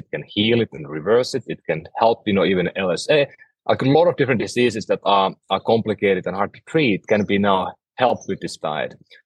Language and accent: English; Finland; first language Finnish; English is a second language; moved away as an adult; now in California, United States; I'm from Finland. Moved to California about 16 years ago. And if I speak funny or you don't understand me, blame my Finnish roots and my old language I have.